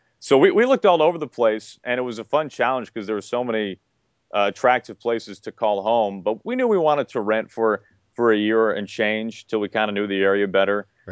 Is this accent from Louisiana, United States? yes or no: no; St. Louis, Missouri, United States; A lot of people think I'm from the East Coast. I'm from St. Louis. I lived in Missouri my whole life.